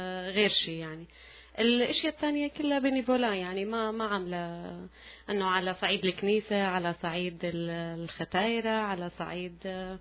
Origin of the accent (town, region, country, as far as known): Syria